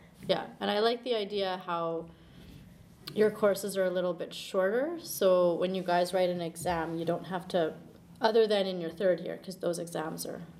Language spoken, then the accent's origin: English; Fort Saskatchewan, Alberta, Canada; I'm from a small town called Fort Saskatchewan.